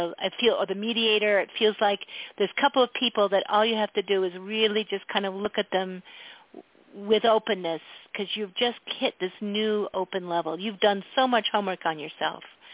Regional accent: Philadelphia, Pennsylvania, United States; Because I am also from Philadelphia.

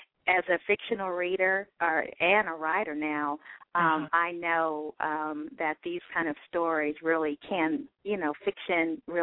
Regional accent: Pittsburg, California, United States; now in Florida, United States; I was born and raised in Pittsburgh. Those people that are in the San Francisco area, they'll know Pittsburgh, California. So I was born and raised in that area. And, so I'm a native of California. I live in Florida now

